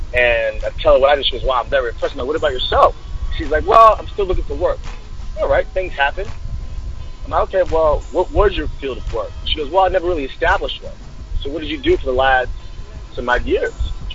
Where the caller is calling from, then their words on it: New Jersey, United States; from Jersey.